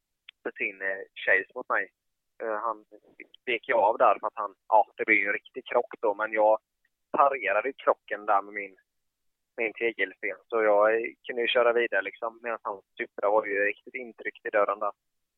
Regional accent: Habo, Jönköping County, Sweden; och jag är uppvuxen i Habo, så vi kände varandra sedan innan.

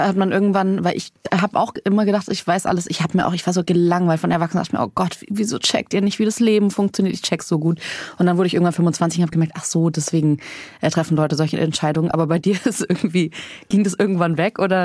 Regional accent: Southern Germany, Germany; ich komme auch aus Süddeutschland vom Land

